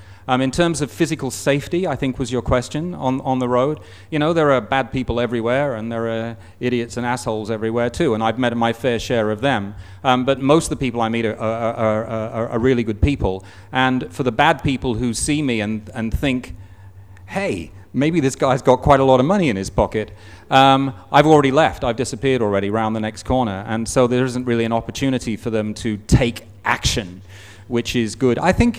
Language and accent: English; England, United Kingdom; born there; where are you from? I say, I was born in England.